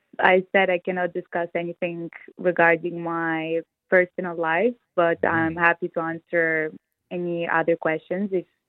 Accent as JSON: {"language": "English", "country": "Switzerland", "tie": "born or raised there", "also_born_or_lived": "Kyiv, Ukraine", "said": "I was born in Kiev, but I grew up in Switzerland, where I attended a private boarding school called Collège Beausoleil."}